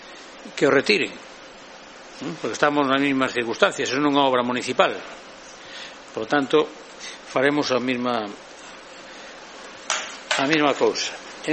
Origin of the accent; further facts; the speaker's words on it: Monforte de Lemos, Galicia, Spain; Iso é como decir que os que non son do casco vello non son de Monforte. Por tanto, eu creo que monfortinos somos todos